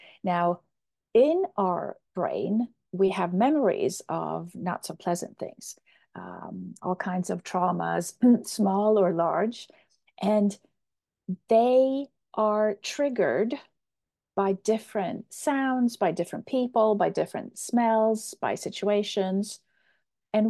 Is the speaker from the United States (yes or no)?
no; Sweden; we have this Swedish doctor. I'm from Sweden, and this Swedish doctor, she spent her whole entire career researching oxytocin.